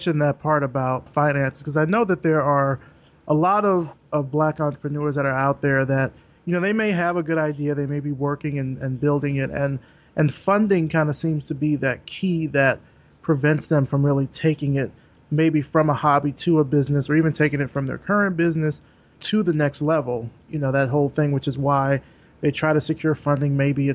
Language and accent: English; Alabama, United States; I've been to Pensacola because I'm from Alabama, so I know it's kind of right there on the border.